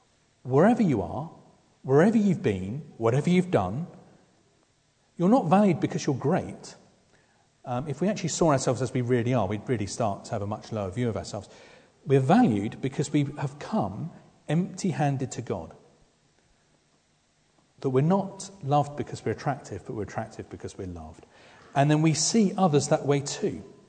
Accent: South East England, United Kingdom; where part of the world I was brought up in Sussex on Ashdown Forest, is that is common ground.

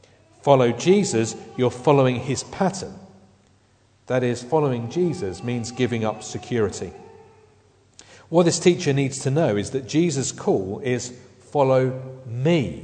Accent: South East England, United Kingdom; As a child, I was brought up in Sussex. My parents were from sort of Essex, East London, that sort of area.

